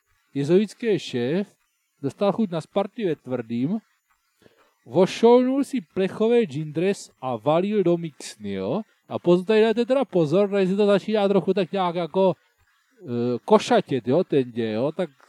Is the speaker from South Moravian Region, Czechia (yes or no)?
yes; Brno, South Moravian Region, Czechia; tak já jsem z Brna, tak já tady žiju tady